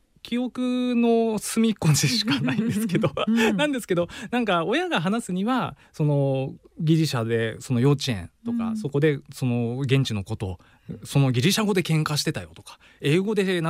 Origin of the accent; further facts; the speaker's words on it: Hokkaido, Japan; 日本に戻ってきて、で北海道に、うん、大半はもう北海道で過ごして、で青春時代はもう北海道で過ごしたので、もう8割方どさんこと言っても過言ではないという感じですかね。